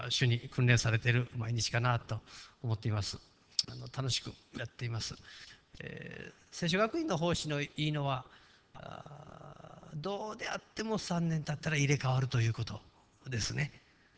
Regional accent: Mie, Japan; 私は漁師町の出身なんですよ。三重県の漁師町でね、ちょっと出ればすぐ漁師の親父たちに会うんです。友達も漁師の息子たちがいっぱいいるんですね。

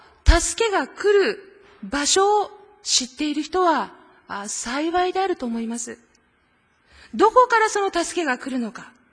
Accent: Kanagawa, Japan; 私が生まれ育った神奈川、その神奈川の西側にはですね、まあ、箱根連峰というものが、そびえ立っているんですね。

